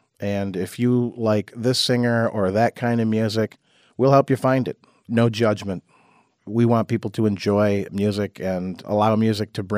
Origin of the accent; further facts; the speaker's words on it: Jackson, United States; So it among my circle of friends growing up in Jackson, we were a bunch of kooky, artistic outsider types.